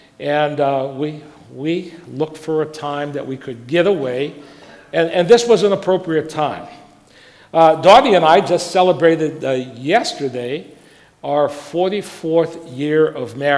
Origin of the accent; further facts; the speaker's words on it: Lawrence, Massachusetts, United States; When I was a young man growing up in Lawrence, Massachusetts